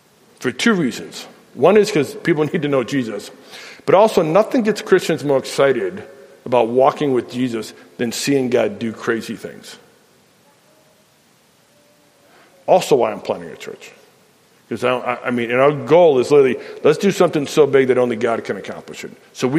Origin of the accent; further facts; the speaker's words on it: Chicago, Illinois, United States; I didn't grow up in Nebraska. I grew up outside of Chicago